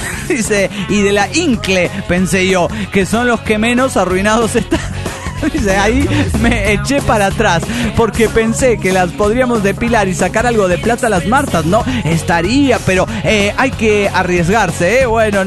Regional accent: Mexico City, Mexico; del DF mexicano.

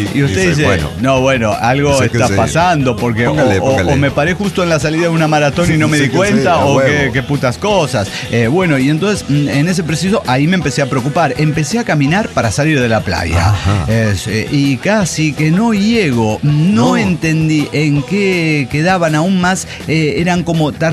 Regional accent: Tabasco, Mexico; now in Chicago, United States; Soy de Tabasco y vivo en Chicago.

